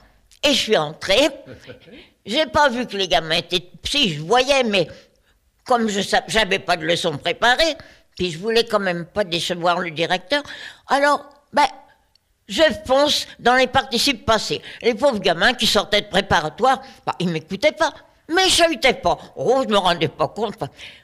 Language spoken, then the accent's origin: French; Sarcelles, Île-de-France, France; born there; j'ai décidé de me présenter dans un collège qui était dans ma ville natale, à Sarcelles.